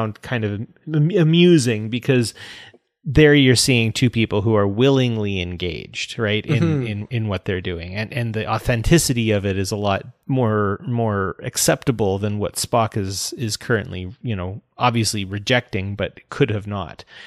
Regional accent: Canada; no, I'm Canadian.

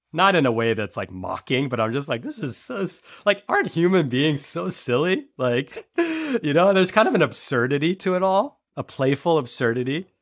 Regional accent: New York City, New York, United States; born there; my dad grew up in Cambodia with barely any money. And then I was born in New York City and I went to private school, right?

